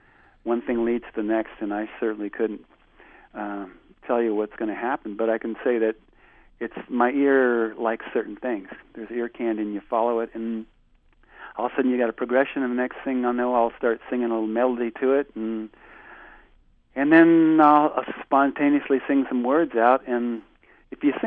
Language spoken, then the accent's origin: English; India; also born or lived in Northwest US; now in United States; You know, I moved from the Northwest and mountainous areas. We had Hindman Peak always on our horizon, and before that I grew up in India, and we always had the Himalayas on our horizon. So moving to Wisconsin